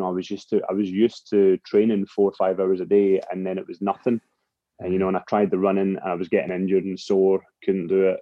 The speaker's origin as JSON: {"language": "English", "town": "Paisley", "region": "Scotland", "country": "United Kingdom", "tie": "born there", "said": "I was born in Paisley, which is not far from where I am at the moment, and I was the youngest of 4 boys"}